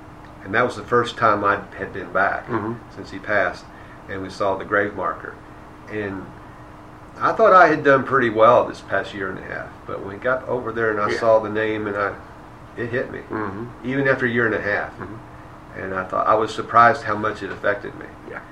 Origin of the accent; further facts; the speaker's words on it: Pekin, Illinois, United States; Okay, I'm from Pekin.